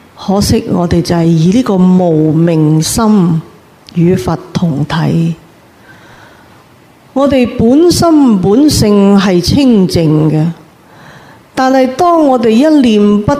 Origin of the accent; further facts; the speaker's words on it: China; 而这个自在观音现相是最为我们中国人所认同的。